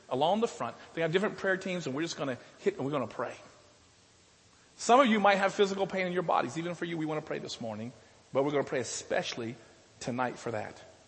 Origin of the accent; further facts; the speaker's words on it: United States; Trust me, I'm from America. I know.